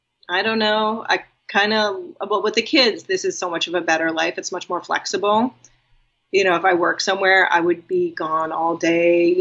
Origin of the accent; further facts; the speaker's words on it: New York, United States; I'm from New York, so I know my way around.